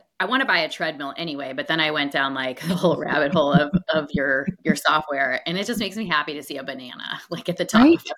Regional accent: United States; accent: American; So yeah, if I were to get approved to sell or to do influencer in the UK, are they going to think my American accent is attractive?

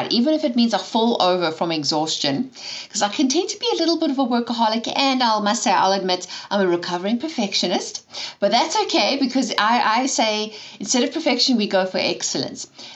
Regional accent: South Africa; I was born and raised in South Africa, hence the funny accent.

